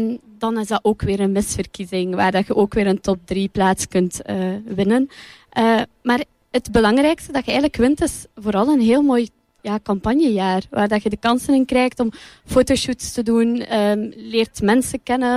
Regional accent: Zottegem, Flanders, Belgium; ik ben een Zottegemse, geboren en getogen in Zottegem. Ik ben 24 jaar

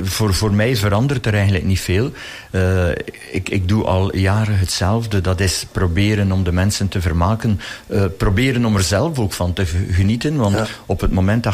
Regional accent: Langemark, Flanders, Belgium; Ik ben van Langemark, ik ben geboren, ik heb geleefd in de Westhoek.

